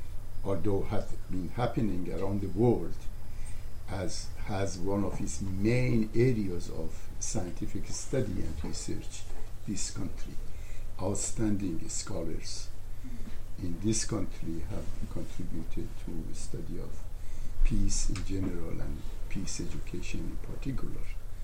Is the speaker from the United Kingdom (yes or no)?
no; Iran; English is a second language; I was born and raised in Iran, a country of enormous violence, a country that doesn't know peace, and being a member of the minority in that country, member of the Baha'i faith